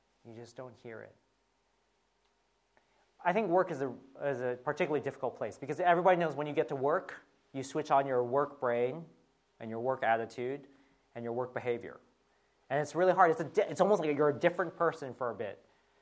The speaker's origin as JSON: {"language": "English", "country": "United States", "said": "So I say, I'm from America."}